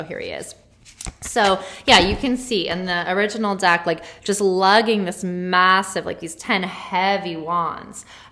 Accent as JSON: {"language": "English", "region": "New York", "country": "United States", "said": "because I'm a New Yorker, you know, by heart"}